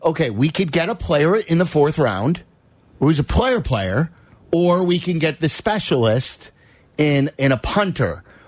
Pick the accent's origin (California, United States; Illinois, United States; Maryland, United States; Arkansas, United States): Illinois, United States; Skokie; When growing up, I grew up in Skokie.